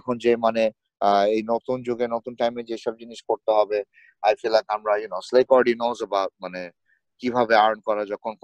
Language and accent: Bangla; Bangladesh; দেশের স্পন্সরশিপ এর ব্যাপারটা কি, আমি দেশে বড় হয়েছি রাইট